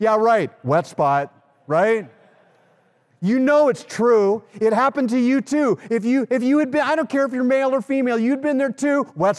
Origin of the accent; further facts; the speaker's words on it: Los Angeles, California, United States; now in Ohio, United States; I'm from Los Angeles. I've been in violent earthquakes, all right?